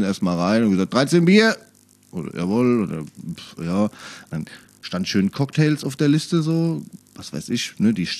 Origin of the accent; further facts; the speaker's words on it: Offenbach, Hesse, Germany; wo kommt ihr her? Und ich sagte, naja, hier Offenbach